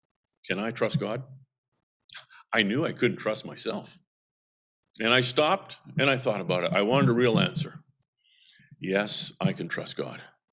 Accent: Vancouver, British Columbia, Canada; I'm from Vancouver, as you've maybe heard there. I was raised and born in Vancouver

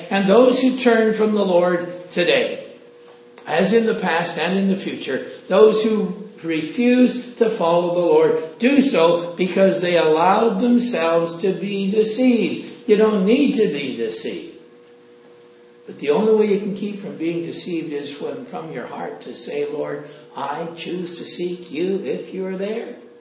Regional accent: Scotland, United Kingdom; I'm Scottish.

